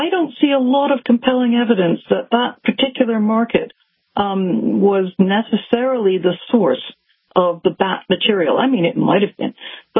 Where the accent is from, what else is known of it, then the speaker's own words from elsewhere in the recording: Toronto, Ontario, Canada; born there; I was born in Toronto. It's a big city.